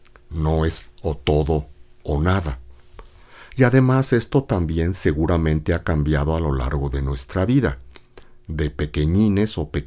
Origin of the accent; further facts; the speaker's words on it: Mexico; nosotros como mexicanos nos han enseñado que somos el producto de una conquista